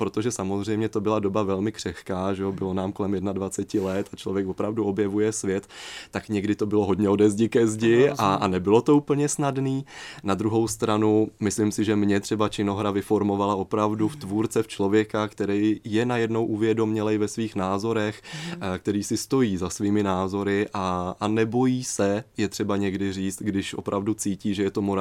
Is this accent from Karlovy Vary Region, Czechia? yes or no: no; Brno, South Moravian Region, Czechia; also born or lived in Ostrava; protože já jako Brňák jsem přišel do prostoru, který byl najednou velmi ostrý, velmi tvrdý, velmi razovitý